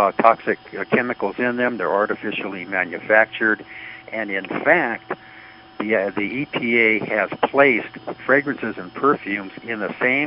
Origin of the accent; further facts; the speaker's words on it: Los Angeles, California, United States; now in Arizona, United States; I'm actually from the Los Angeles area. Grew up on Venice Beach and then went to Long Beach State and did a couple of years in India and then went to Oklahoma and then settled here in 1979 in Arizona.